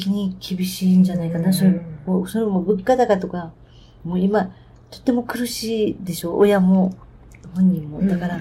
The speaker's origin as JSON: {"language": "Japanese", "region": "Okinawa", "country": "Japan", "said": "沖縄のふるさとに対する愛情はすごく強くて、だから仕事で本土とかに行っても沖縄に帰ってくるっていうことが多いので、自分はうちなんちだっていう思いは強いと思います。"}